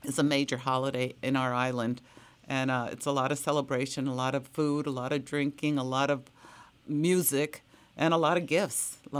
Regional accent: Bethlehem, Pennsylvania, United States; Because I was raised in Bethlehem, PA, we did not celebrate at our house the three kings as you described it.

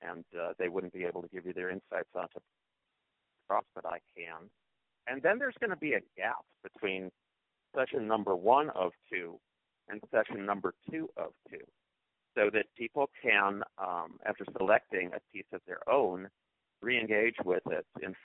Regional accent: Whitefish Bay, Wisconsin, United States; And people hear that I grew up in Whitefish Bay, and now that must have been an easy and great childhood.

